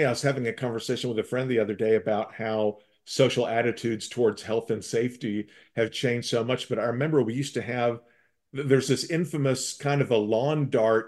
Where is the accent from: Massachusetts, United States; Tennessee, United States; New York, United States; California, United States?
Tennessee, United States; So I grew up near the Smoky Mountains in eastern Tennessee